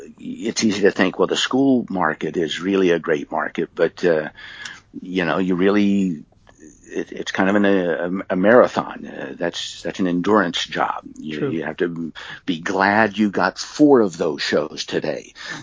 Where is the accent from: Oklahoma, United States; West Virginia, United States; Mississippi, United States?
West Virginia, United States; growing up in West Virginia, I knew I was far from the Magic Center and the Magic Castle